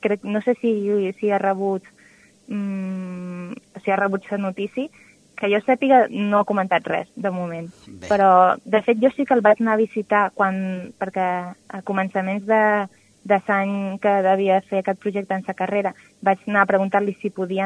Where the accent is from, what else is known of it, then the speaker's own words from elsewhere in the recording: Formentera, Balearic Islands, Spain; m'estimava molt per ser de Formentera i, tot i que jo estava estudiant a Barcelona, pues, tenia ganes de tornar a fer o treballar, no?, en la meva illa.